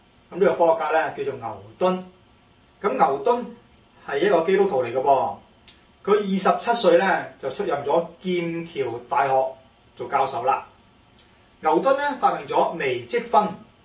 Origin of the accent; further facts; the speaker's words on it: Hong Kong; 唉，那我們香港人就叫這些做迷信咯，是不是？